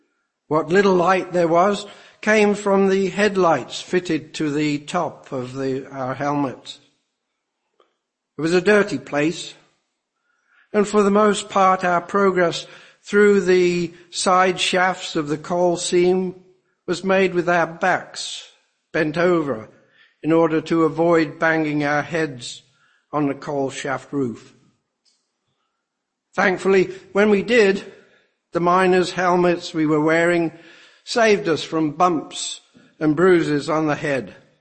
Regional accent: Coventry, West Midlands, United Kingdom; close to my hometown of Coventry.

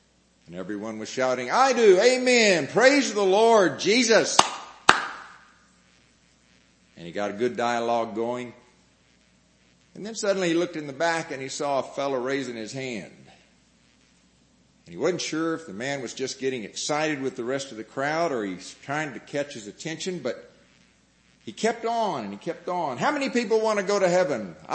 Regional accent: Houston, Texas, United States; As Brother Matt said … I come from Houston, Texas.

